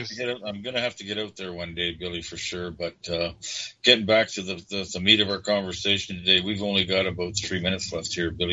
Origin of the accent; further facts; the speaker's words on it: Toronto, Ontario, Canada; moved away as an adult; I was born and raised in Toronto